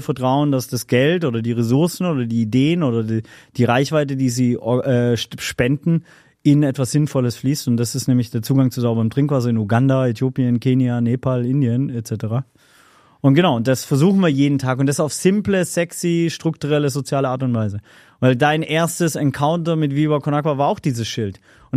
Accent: Ludwigsburg, Baden-Württemberg, Germany; Ich bin gebürtiger Schwabe. Ich bin Robert Bosch-Krankenhaus geboren, Ludwigsburg, Bildungsbürgertum aufgewachsen.

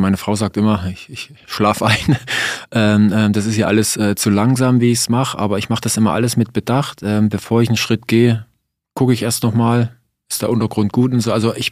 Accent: Saxony, Germany; Ich komme ja aus dem Osten

